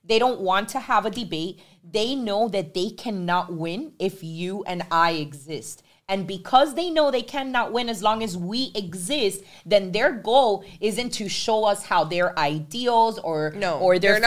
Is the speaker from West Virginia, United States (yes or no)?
no; Miami, Florida, United States; Like, I'm from Little Havana.